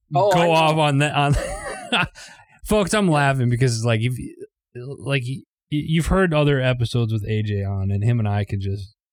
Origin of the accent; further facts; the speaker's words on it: Wisconsin, United States; like you got me back into like the gardens, like growing up in Wisconsin, and I was just up there.